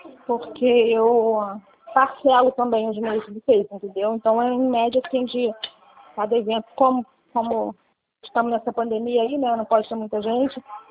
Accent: Rio de Janeiro, Brazil; Sou carioca da Gema.

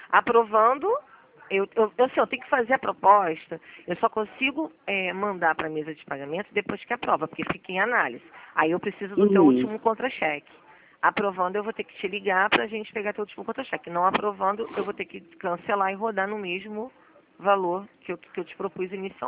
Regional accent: Brazil; A gente é brasileira, a gente não costuma desistir muito fácil, né?

